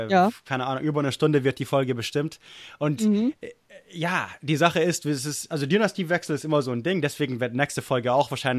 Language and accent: German; Munich, Bavaria, Germany; München, meine Heimatstadt München, die ich liebe, die ich so toll finde. Ich liebe Münchner.